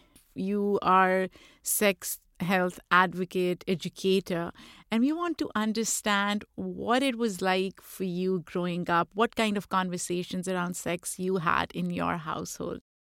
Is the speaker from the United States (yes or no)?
no; Pakistan; I grew up in Pakistan, Shah Jahan.